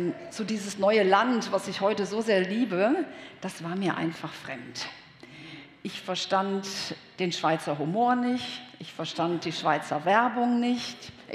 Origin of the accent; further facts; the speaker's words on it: Düsseldorf, North Rhine-Westphalia, Germany; Es war dann ein bisschen anders als bei uns in Düsseldorf. Ich habe also mit meinen 28 den Altersschnitt dramatisch nach unten gesenkt.